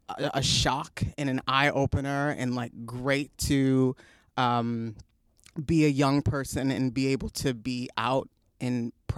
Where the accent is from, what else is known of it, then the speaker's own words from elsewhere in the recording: Baltimore, Maryland, United States; Not New York City, in Baltimore City.